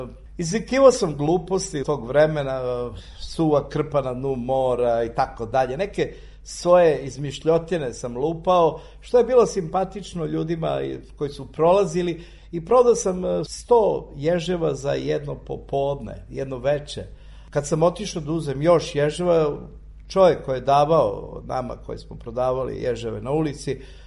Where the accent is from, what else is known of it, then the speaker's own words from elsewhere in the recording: Serbia; Ja kažem, ja sam Srbin.